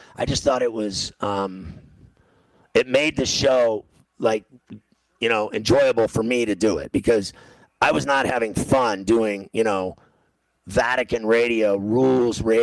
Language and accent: English; Ireland; But I had an affinity for it because I'm Irish and I'm a professional.